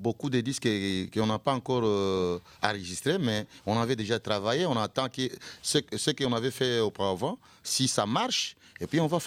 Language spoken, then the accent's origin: French; Kinshasa, DR Congo; Oui, nous sommes du Congo, Kinshasa.